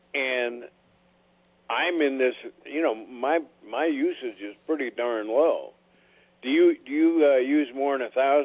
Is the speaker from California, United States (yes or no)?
no; Montana, United States; I'm from Montana. I know about that.